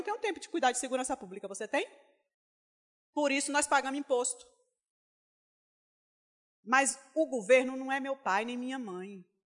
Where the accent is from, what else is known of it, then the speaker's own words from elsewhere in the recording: Bahia, Brazil; accent: Bahian; Tenho sotaque de baiano, mas não sou baiana